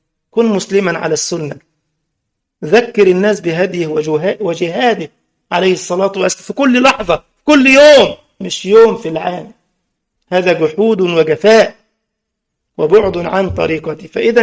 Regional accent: Egypt; بتوع الصوفية دول عندنا في مصر

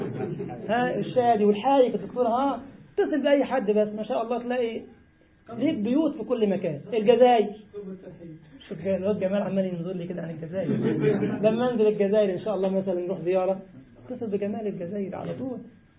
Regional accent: Egypt; عندنا في مصر الامهات يعني الكبيره، دجاجه كبيره يعني.

